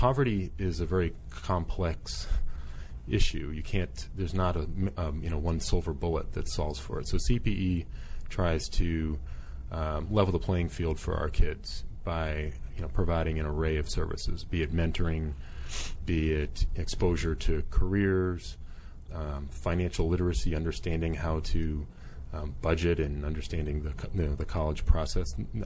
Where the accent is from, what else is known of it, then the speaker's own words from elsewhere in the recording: Boston, Massachusetts, United States; I'm from Boston, Massachusetts.